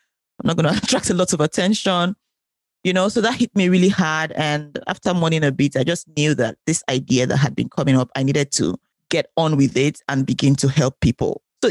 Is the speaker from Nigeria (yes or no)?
yes; Nigeria; moved away as an adult; now in United States; So I'm an immigrant myself. I'm originally from Nigeria. I relocated to the States about 3 years ago, less than 4 years in a way, a little over 3 years.